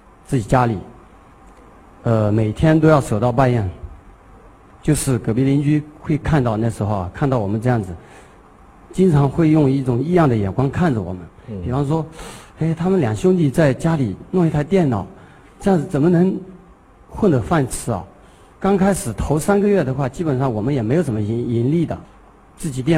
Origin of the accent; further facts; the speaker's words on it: Beishan Village, Zhejiang, China; 我是来自浙江省丽水市缙云县北山村的。